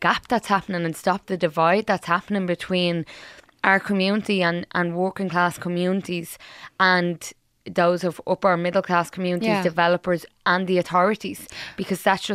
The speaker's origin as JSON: {"language": "English", "town": "Dublin", "region": "Leinster", "country": "Ireland", "tie": "born or raised there", "said": "I grew up in Sheriff Street. I still live there now. And I was born in the flats there and, you know, they were knocked down in 96."}